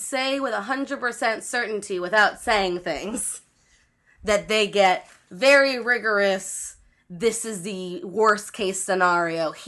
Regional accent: Florida, United States; I grew up in Florida, so to us, it was like, you didn't even step in a puddle without thinking there was an alligator in there.

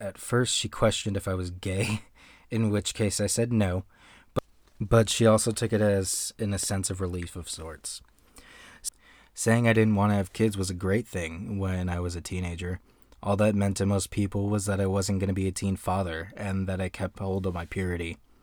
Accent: the South, United States; I grew up in a very fundamentalist church. I grew up in the Bible Belt in America.

